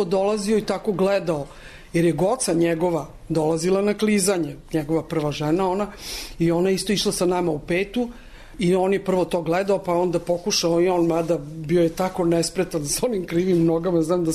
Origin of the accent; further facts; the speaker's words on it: Belgrade, Serbia; Ja sam odrasla na Paliluli u Starine Novaka ulici